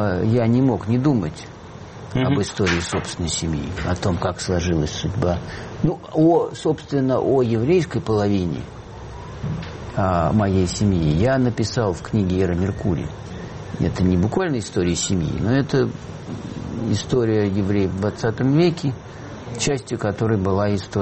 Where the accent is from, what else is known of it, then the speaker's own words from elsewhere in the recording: Moscow, Russia; я, когда рос в Москве, в Советском Союзе, учился в школе, в университете